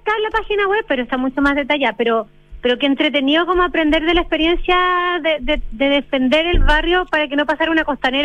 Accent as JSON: {"language": "Spanish", "town": "San Javier", "region": "Maule", "country": "Chile", "tie": "born or raised there", "said": "Loncomilla por el río de mi pueblo, que es San Javier"}